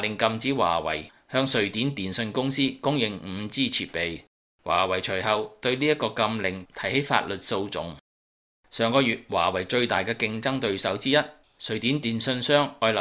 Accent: Hong Kong; 我们要积极乐观地面对未来，因为我们是香港人。

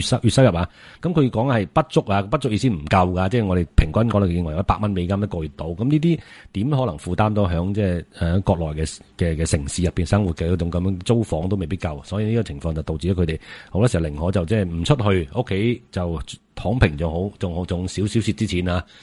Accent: Guangdong, China

